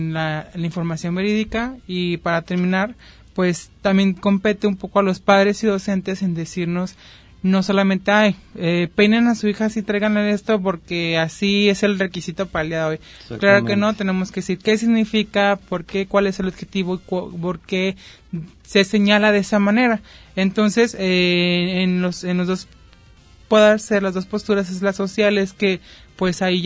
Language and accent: Spanish; Mexico; para nosotros como mexicanos